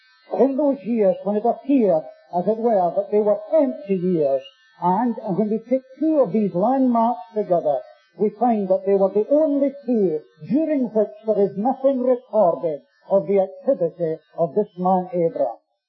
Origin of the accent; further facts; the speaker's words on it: Scotland, United Kingdom; but I am a Scotsman, so make allowance for that.